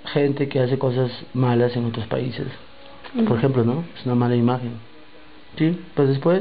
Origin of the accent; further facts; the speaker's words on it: Lima, Peru; soy de Lima, Perú.